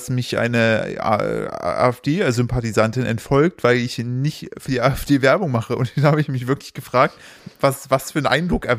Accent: East Germany, Germany; ich komme aus dem Osten, richtig.

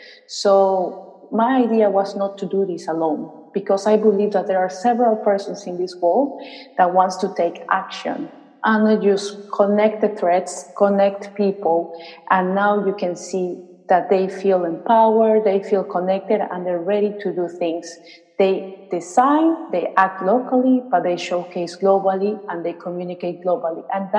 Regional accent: Peru; English is a second language; moved away as an adult; now in Sweden; I am a social entrepreneur. I come from Peru and I've been living in Europe since 2010. I am now in Sweden

